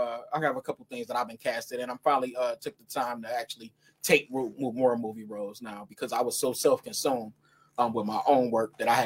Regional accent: Youngstown, Ohio, United States; I like when I was younger growing up in Youngstown, when I would see stuff on TV, I felt like they stole it from us.

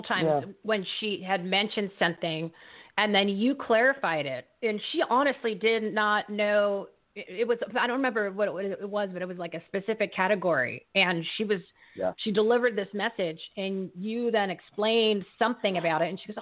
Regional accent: New Jersey, United States; moved away; I'm originally from New Jersey, so I know good Italian food.

